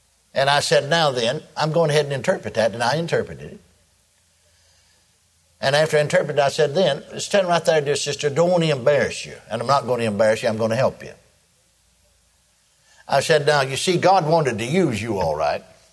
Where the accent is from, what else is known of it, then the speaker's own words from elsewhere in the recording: McKinney, Texas, United States; I was back home there in my hometown of McKinney, Texas